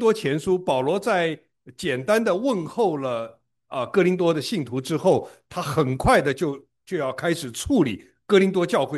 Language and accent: Chinese; China; 我们都很熟悉，我们中国人很实际哈